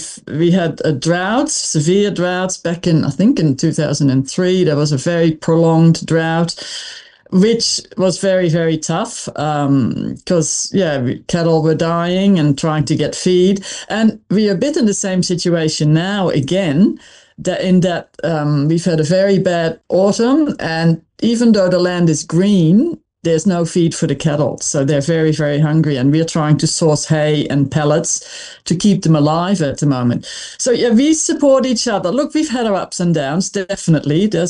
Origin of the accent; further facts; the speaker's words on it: Netherlands; now in Corryong, Australia; I grew up in the Netherlands, which is very flat, so I'd love to go somewhere near hills or mountains.